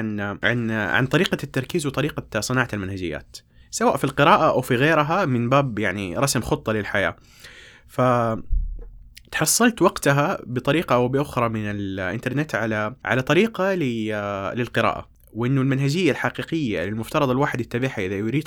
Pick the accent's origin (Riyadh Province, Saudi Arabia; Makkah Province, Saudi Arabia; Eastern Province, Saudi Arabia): Makkah Province, Saudi Arabia; Jeddah; born or raised there